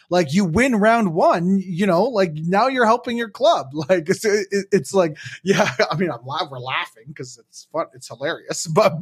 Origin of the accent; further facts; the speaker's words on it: Canada; I'm not going to take anything away from Wayne Gretzky as a Canadian.